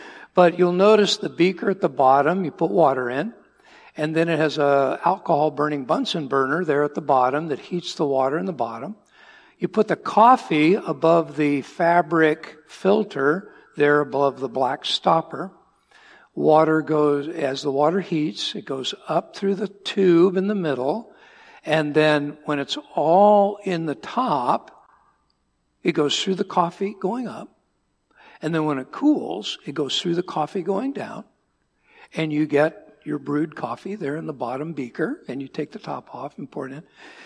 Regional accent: Arizona, United States; also born or lived in Wisconsin; I hail from Arizona, and so the weather is just delightful.

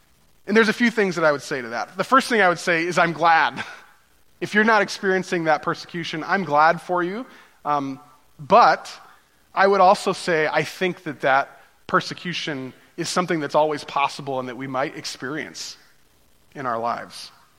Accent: Illinois, United States; We say that we came from Chicago, but really we were right on the Wisconsin border, which is right in between Chicago and Milwaukee. We were about equal distance from both of those.

